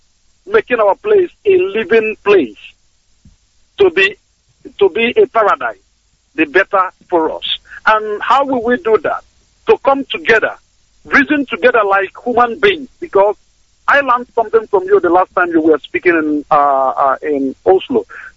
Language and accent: English; Onitsha, Anambra, Nigeria; now in Sweden; I hail from Onichado, Umude village on Onichado in Anambra State.